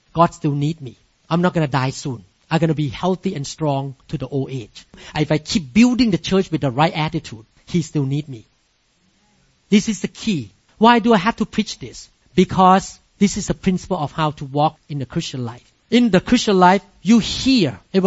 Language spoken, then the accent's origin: English; Thailand; even though I did not have any paperwork to show that I'm a neurosurgeon from Thailand, to accept me to get into the job.